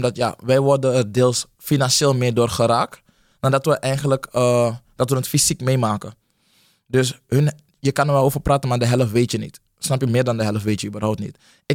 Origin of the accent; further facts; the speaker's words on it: Suriname; now in Netherlands; Ik kom uit Suriname. En daar is het minder goed geregeld.